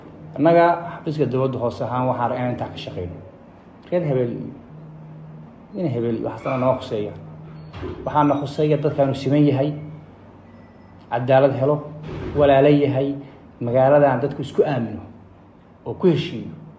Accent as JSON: {"language": "Somali", "town": "Kismayo", "region": "Jubaland", "country": "Somalia", "said": "walaal baynu nahay, Soomaali baynu nahay, waa wada dhalanay, reer Kismaayood baynu nahay."}